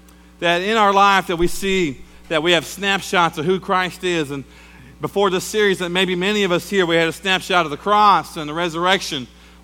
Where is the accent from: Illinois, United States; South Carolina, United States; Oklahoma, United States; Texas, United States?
Oklahoma, United States; Muskogee; even today when I go back to Muskogee, my hometown, when I was raised